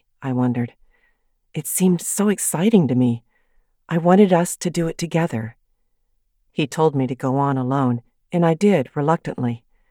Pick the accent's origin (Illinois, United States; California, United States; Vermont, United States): California, United States; San Luis Obispo; When I was growing up in San Luis Obispo, California, in the 1940s and 50s, I thought of weather as something that was only happening over the skies of my own town.